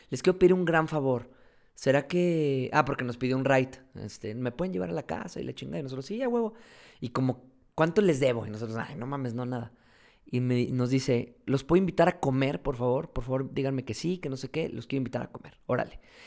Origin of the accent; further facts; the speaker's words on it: San Luis Potosí, Mexico; se nos dicen, ¿de dónde son? De San Luis Potosí, qué padre